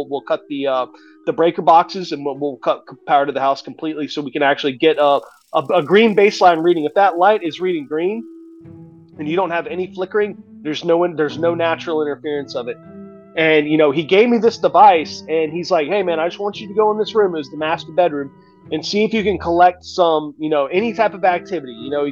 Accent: Huntsville, Alabama, United States; also born or lived in Salt Lake City / Houston; now in New Orleans, United States; So I originally grew up in Huntsville, Alabama, okay. But I've lived in several other cities before I moved to New Orleans.

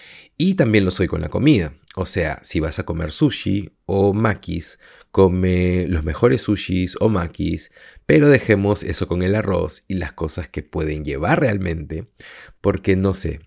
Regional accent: Peru; sobre todo en donde crecí, en el Perú.

